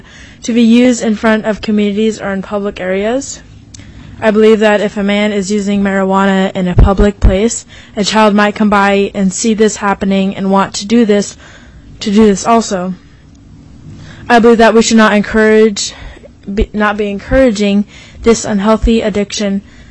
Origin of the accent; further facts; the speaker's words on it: North Pole, Alaska, United States; from North Pole, Alaska.